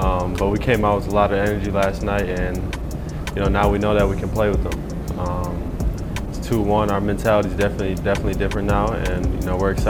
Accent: Milwaukee, Wisconsin, United States; like I grew up in Milwaukee, but I always was a Heat fan because of D. Wade

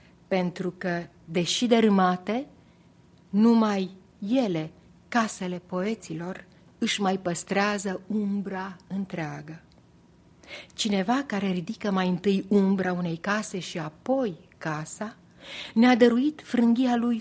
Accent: Sibiu, Sibiu County, Romania; So I'll start with my hometown city, Sibiu, which is a Transylvanian old burg from the 13th century, and where I spent my my childhood.

